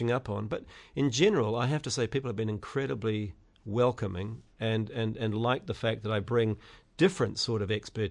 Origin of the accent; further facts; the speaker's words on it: Auckland, New Zealand; Well, look, I grew up in Auckland, and I've lived in central Auckland. We've kept a house there.